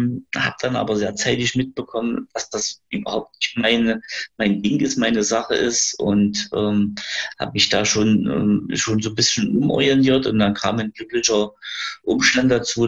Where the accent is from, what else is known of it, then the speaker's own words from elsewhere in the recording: Gera, Thuringia, Germany; Und ich bin Gerscher. Ich bin geboren in Gera, bin auch immer in Gera gewesen. Also, wie man so schön sagt, eine Gersche Fettkutsche.